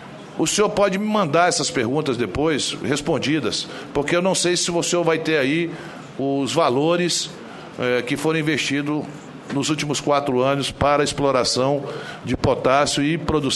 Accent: Brazil; E a gente, como brasileiro, que lutou pelo petróleo é nosso

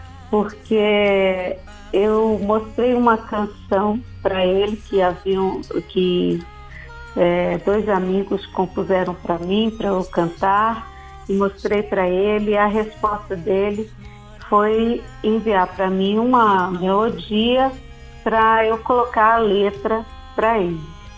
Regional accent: Pernambuco, Brazil; porque eu sou de Pernambuco, né?

